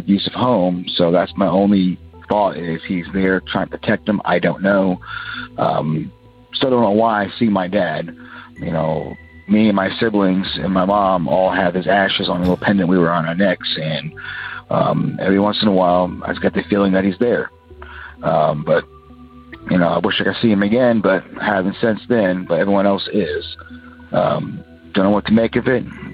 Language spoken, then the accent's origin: English; Georgia, United States; Hey, guys. … I am from Georgia.